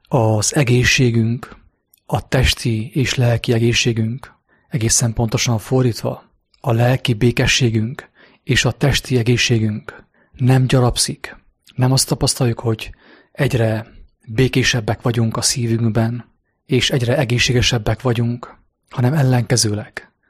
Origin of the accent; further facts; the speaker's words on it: Gheorgheni, Harghita, Romania; két Isten van Gyergyóban, az én szülővárosomban